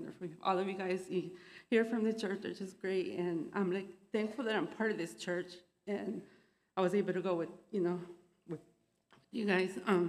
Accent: El Salvador; But you guys know that I'm from El Salvador, right? I mean, I think most of you guys know that. So El Salvador is just like a little country, like right next to Honduras.

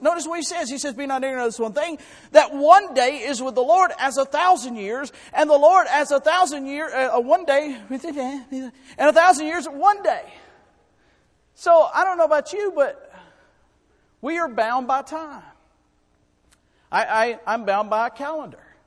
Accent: Enterprise, Alabama, United States; born there; I was born in Enterprise, Alabama, in November the 29th, 1976.

